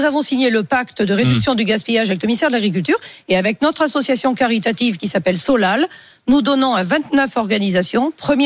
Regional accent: France; Et parce qu'on est français

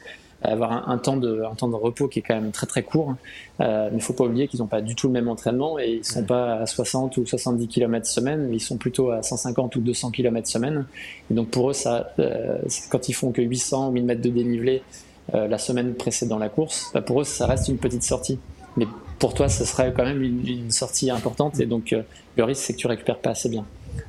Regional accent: the Alps, France; je viens des Alpes. Donc pour moi, 800 mètres ou 1000 mètres d'altitude, je ne trouve pas ça forcément très élevé.

